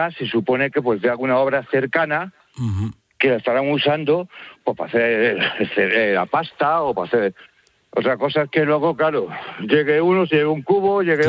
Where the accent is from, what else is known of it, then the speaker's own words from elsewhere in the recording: Guadarrama, Community of Madrid, Spain; Pero vamos, yo soy de Guadarrama.